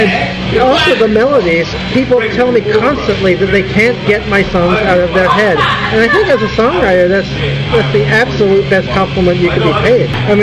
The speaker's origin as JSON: {"language": "English", "country": "United Kingdom", "tie": "born there", "said": "I grew up on British punk rock. I was born in Britain."}